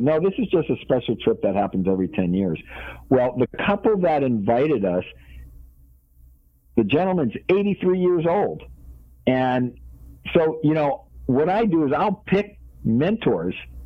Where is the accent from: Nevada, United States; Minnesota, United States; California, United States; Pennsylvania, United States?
California, United States; Monterey Park; also born or lived in Pasadena; I grew up in Monterey Park, moved to San Marino early on in our marriage. Then we moved to Orange County, and that's it.